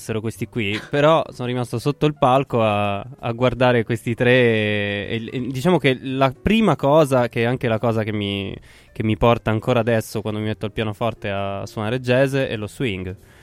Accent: Lombardy, Italy; All'epoca io ho cambiato diverse regioni nel mio percorso. All'epoca, diciamo, sono cresciuto in Lombardia, sul Lago Maggiore.

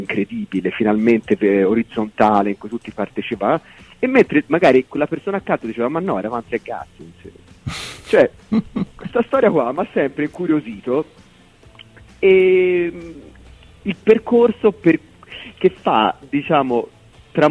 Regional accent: Florence, Tuscany, Italy; Io sono di Firenze.

